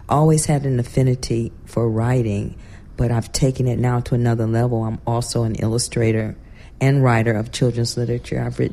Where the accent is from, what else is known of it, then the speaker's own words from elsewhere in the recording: New Rochelle, New York, United States; now in Southern California, United States; Okay, well, originally I'm from New Rochelle, New York, on the East Coast, and I came to California in 1978, to Northern California, actually, Castle Air Force Base, where I had my first daughter.